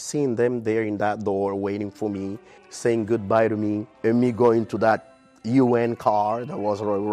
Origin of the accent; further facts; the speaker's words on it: Angola; I'm an Angolan tenor. I came from Angola, from singing in church.